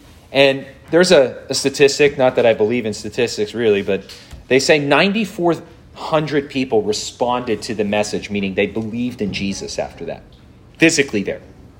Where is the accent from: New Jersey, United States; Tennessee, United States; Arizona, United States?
New Jersey, United States; So I'm from New Jersey, pretty close proximity.